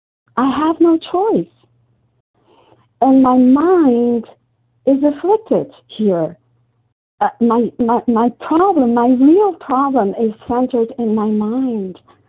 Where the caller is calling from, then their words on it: Brazil; And I'm calling from Brazil.